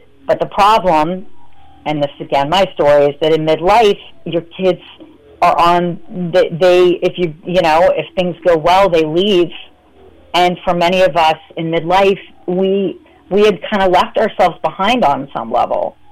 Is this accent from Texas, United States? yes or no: no; Kansas City, Missouri, United States; Danny was my little brother, and I grew up in Kansas City